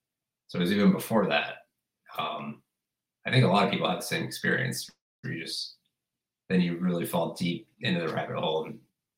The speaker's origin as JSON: {"language": "English", "region": "California", "country": "United States", "moved": "yes", "lives_now": "Cleveland, United States", "said": "I'm a painter from Cleveland. I'm from California originally. I moved to Cleveland a long time ago now."}